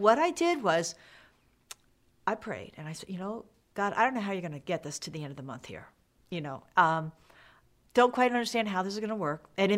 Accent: United States; I'm an American. I was raised to be materialistic.

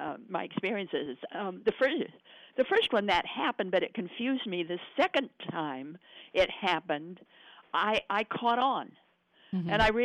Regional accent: Idaho, United States; I'm a Westerner. Yeah, you know, I come from Idaho.

